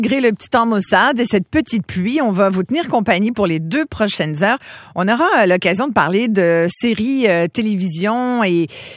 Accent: Quebec, Canada; on a chez nous au Québec Victoria Charles

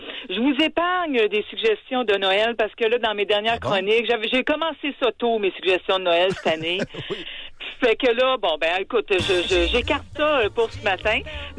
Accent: Quebec, Canada; et chez nous au Québec.

